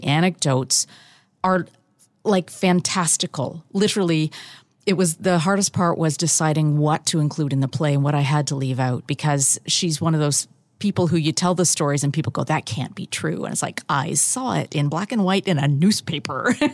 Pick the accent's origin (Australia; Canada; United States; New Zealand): Canada; Barrie, Ontario; although I was born in Barry and spent most of my life here